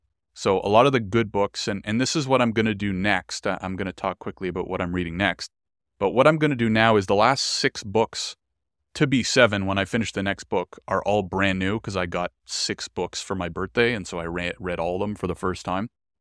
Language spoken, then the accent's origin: English; Canada; but I am Jewish and I've had a very privileged life in Canada, growing up in Canada